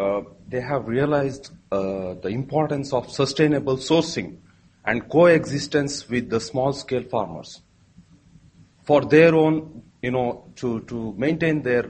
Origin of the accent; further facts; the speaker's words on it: India; from India.